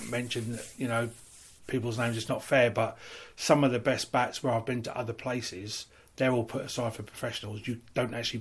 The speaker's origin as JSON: {"language": "English", "region": "England", "country": "United Kingdom", "said": "Obviously, as an English bat maker, I would like to feel that I've been taught right"}